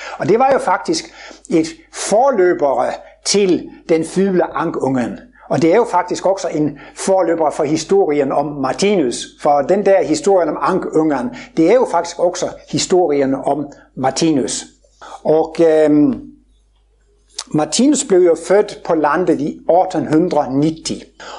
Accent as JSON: {"language": "Danish", "town": "Horsens", "region": "Central Denmark Region", "country": "Denmark", "tie": "born or raised there", "said": "og jeg har gået i skole i Horsens."}